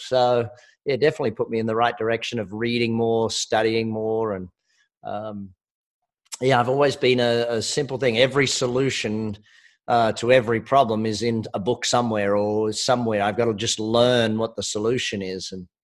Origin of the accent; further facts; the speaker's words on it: Australia; Yes, I am Australian.